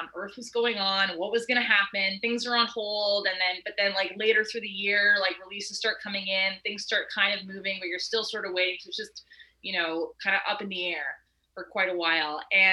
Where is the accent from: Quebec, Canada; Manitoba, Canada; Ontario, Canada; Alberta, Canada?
Alberta, Canada; Edmonton; Like I was raised in Edmonton, so I'm not like, you know, some, I'm not some fancy city gal.